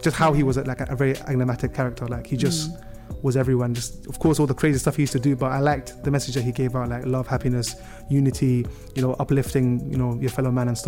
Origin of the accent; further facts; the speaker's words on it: London, United Kingdom; we were driving from London, because I'm from London, to Manchester for a family visit